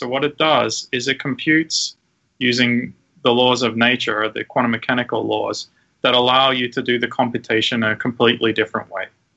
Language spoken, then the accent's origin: English; Brisbane, Queensland, Australia; moved away as an adult; now in United States; I grew up in Australia, in Brisbane.